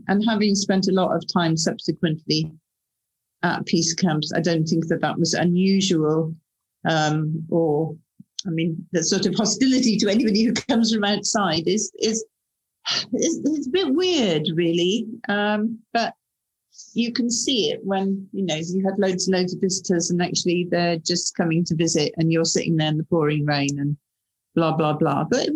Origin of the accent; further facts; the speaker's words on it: Wales, United Kingdom; I grew up in Wales in a family that was sort of quite divided, I think, over the issue of peace.